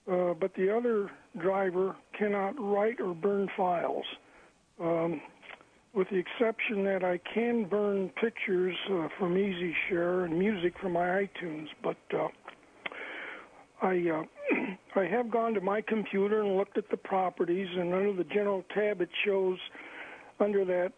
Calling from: Rochester, New York, United States; Rochester, New York. Thanks for taking my call, Nick.

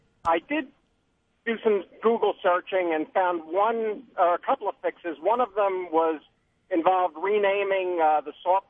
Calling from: Sloatsburg, New York, United States; I'm calling from Sloatsburg, New York.

